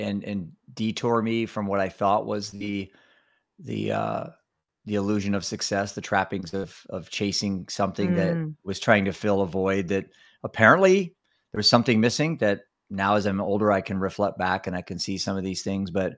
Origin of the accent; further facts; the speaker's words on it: Iowa, United States; Iowa. Not Idaho, like not potatoes, corn and beans. My whole life, you know, but pretty, I'd say I grew up in the Leave It to Beaver household